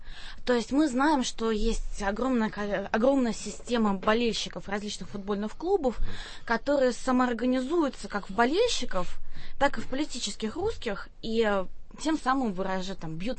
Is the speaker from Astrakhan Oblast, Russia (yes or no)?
no; Moscow, Russia; Я москвичка, я в русской глубинке. Но при этом я все равно чужая, потому что я москвичка.